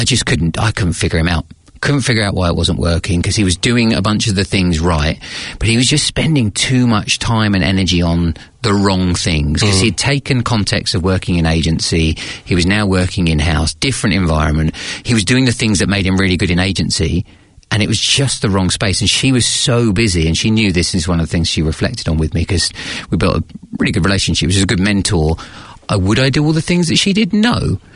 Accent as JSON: {"language": "English", "country": "United Kingdom", "moved": "yes", "lives_now": "New Zealand", "said": "So you may be able to tell from the accent, I am British, and I've had a funky path here to Aotearoa, New Zealand."}